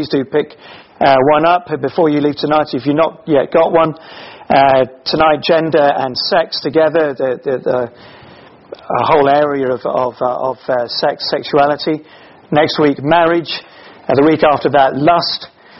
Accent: Kenya; moved away; I've been away in my home country. It might not look it to you, but I originate really from Africa. I've been back to Kenya for a few days recently.

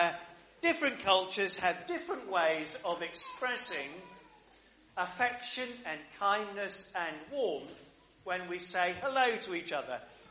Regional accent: United Kingdom; So, I'm glad I'm British and not French.

